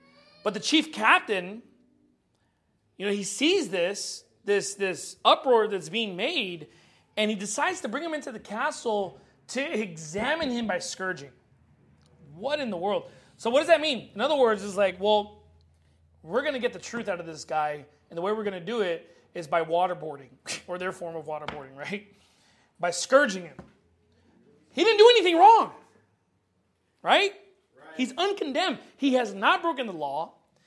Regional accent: United States; born there; I'm American. I was born here. I'm free born.

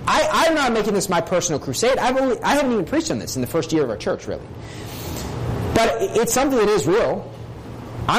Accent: Bridgeport, West Virginia, United States; Like, I was raised in Bridgeport, West Virginia.

